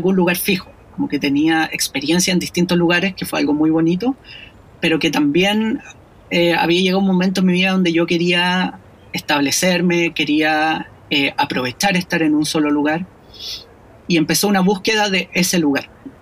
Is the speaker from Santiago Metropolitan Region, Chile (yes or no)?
yes; Santiago, Santiago Metropolitan Region, Chile; Yo nací y crecí en Santiago, por lo tanto el Cajón del Maipo siempre fue un lugar donde yo venía a conectarme con la naturaleza.